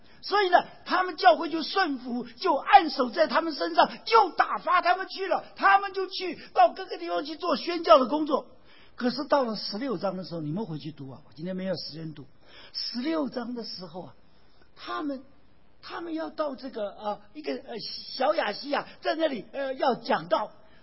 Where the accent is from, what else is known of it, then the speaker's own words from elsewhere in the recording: China; accent: mainland Chinese; 我们大陆的口音叫流血啊